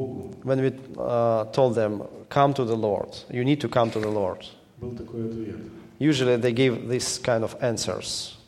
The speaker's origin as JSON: {"language": "English", "region": "Mykolaiv Oblast", "country": "Ukraine", "tie": "born there", "second_language": "English", "said": "So I was born in the Nikolaev region. So originally I'm from Nikolaev region. And where I was born, it's a place, small town."}